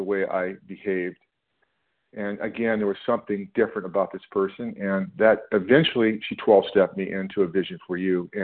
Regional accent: California, United States; I'm from California, and just wanted to say hello to my brothers and sisters in this call.

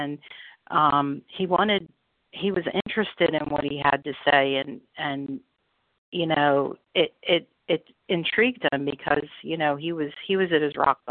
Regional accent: Pennsylvania, United States; I'm from Pennsylvania.

